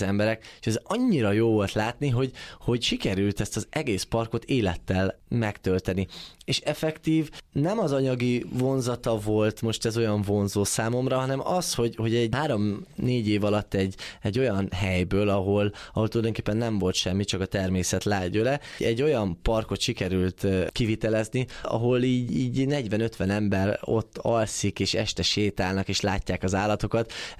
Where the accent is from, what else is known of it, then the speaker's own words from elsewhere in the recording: Hungary; Tehát nekem az nagyon fontos, hogy ismerjem a környezetemet. Ugye itt nőttem fel gyerekként. Magyarország az pótolhatatlan.